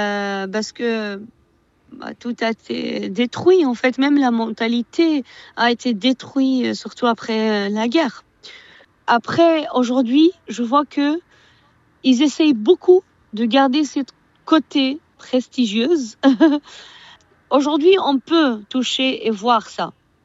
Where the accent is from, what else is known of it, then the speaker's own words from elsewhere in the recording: Iraq; French is a second language; quand les gens me demandent, tu viens d'où? Et ils savent que je suis irakienne